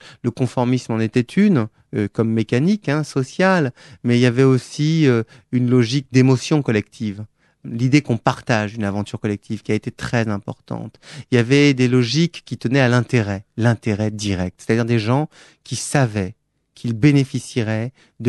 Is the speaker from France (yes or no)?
yes; France; je ne suis pas allemand, je suis français.